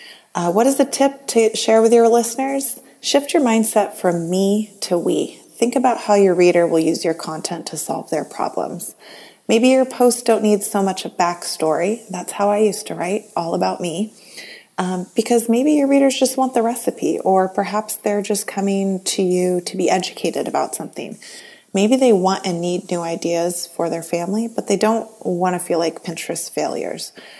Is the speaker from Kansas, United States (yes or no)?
no; Seattle, Washington, United States; from Seattle, Washington, and my blog is Sustainable Cooks.